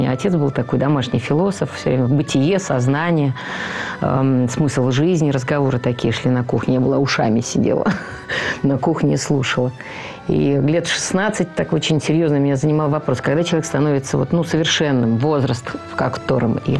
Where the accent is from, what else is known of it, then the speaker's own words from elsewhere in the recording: Saint Petersburg, Russia; У нас шли дворовые войны, я питерская.